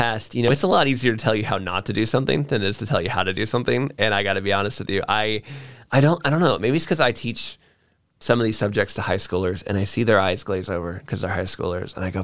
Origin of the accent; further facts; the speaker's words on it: Florida, United States; And I was from Florida. I had just driven there all night long to get there in time for like orientation and stuff.